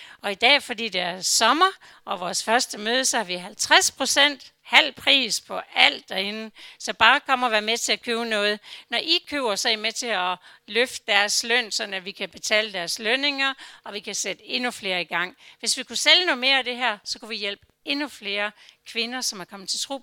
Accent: Frederikshavn, North Denmark Region, Denmark; Jeg har aldrig kommet fra landet. Jeg kommer fra Frederikshavn med fisk og vand og så videre. Jeg har aldrig boet på en gård.

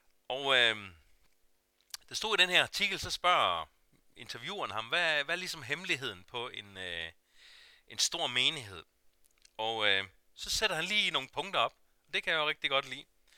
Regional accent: Zealand, Denmark; Jeg voksede op uden for København. I må endelig ikke kalde mig københavner

